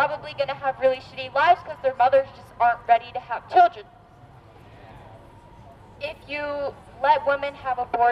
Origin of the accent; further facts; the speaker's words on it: Pittsburgh, Pennsylvania, United States; now in Los Angeles, United States; I'm from Pittsburgh, Pennsylvania. I currently live in LA.